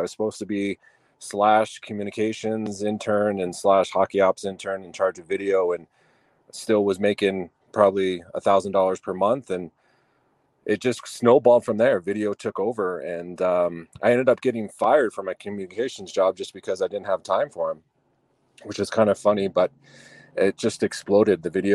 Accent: Denver, Colorado, United States; Yeah, I'm a Colorado native, born and raised in Denver.

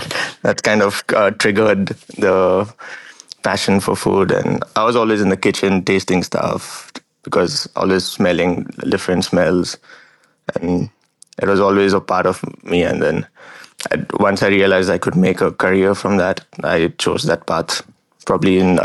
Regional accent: Pune, Maharashtra, India; also born or lived in Dharwad, India; my parents moved to Pune, which is a city in Maharashtra. That's where I spent most of, that's where I grew up.

